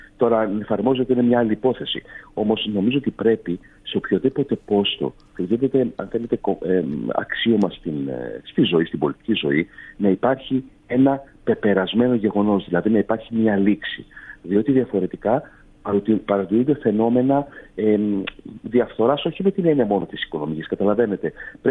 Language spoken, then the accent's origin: Greek; Crete, Greece; τον κύριο Πολάκη, που μπορεί να καταγόμαστε από την Κρήτη, αλλά έχουμε σαφέστατες διαφωνίες